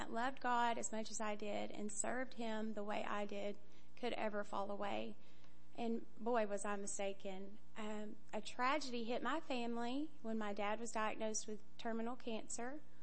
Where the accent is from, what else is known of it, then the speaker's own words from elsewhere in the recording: Tyler, Texas, United States; I'm 35 years old. I'm from Tyler, Texas, and I'm a graduate of Teen Challenge.